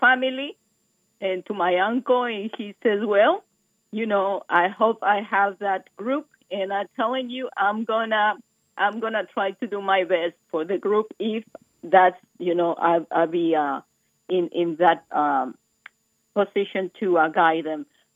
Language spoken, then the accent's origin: English; Mexico City, Mexico; I'm from Mexico City.